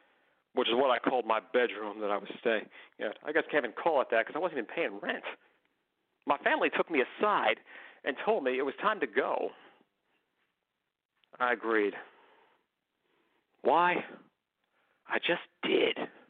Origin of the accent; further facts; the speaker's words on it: McKinleyville, California, United States; I've been all over, but like everybody, every other person, I got pride from my hometown.